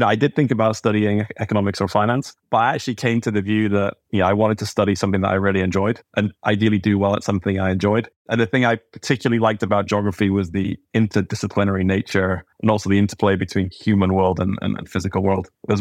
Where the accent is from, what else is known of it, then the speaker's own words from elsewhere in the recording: Howden, Yorkshire and the Humber, United Kingdom; I grew up in a small town in Yorkshire called Howden, 4,000 or 5,000 people.